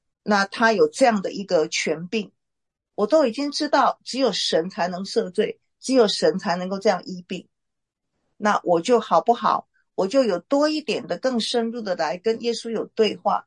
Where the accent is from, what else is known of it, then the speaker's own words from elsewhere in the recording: Taiwan; 以我们的背景，我们是中国人。我从台湾长大